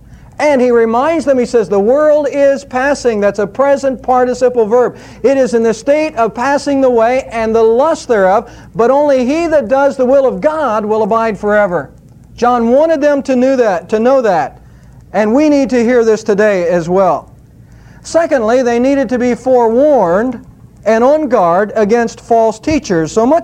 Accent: Savannah, Ohio, United States; Every time when I go back to my hometown in Savannah, Ohio, I enjoy going to the cemetery

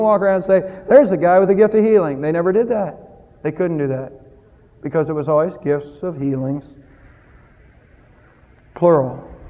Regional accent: Ohio, United States; But we're from Ohio, and she was on up there a lot.

